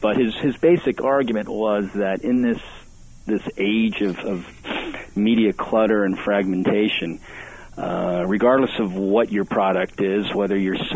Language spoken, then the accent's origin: English; Dayton, Ohio, United States; Funny enough, Gordon Jump hails from my hometown.